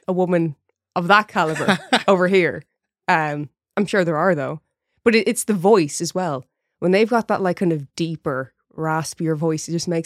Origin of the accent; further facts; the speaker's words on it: Ireland; I'm Irish.